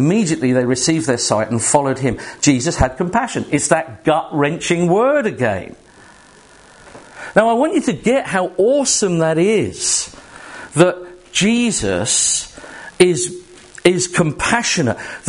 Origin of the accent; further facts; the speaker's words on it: United Kingdom; Because we're British and a little bit of sun, oh my goodness.